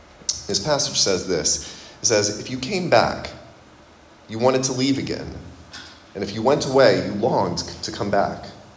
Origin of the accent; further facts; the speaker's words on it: Kenya; now in United States; growing up in Kenya and then coming back to the U.S. and feeling like when I was in Kenya, you know, it wasn't quite home